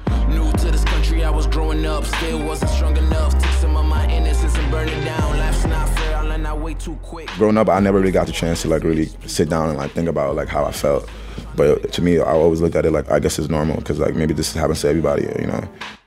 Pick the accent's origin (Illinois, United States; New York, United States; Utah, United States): New York, United States; Brooklyn; growing up in Brooklyn as a teenager, hanging out with friends, and your friends are doing crazy stuff.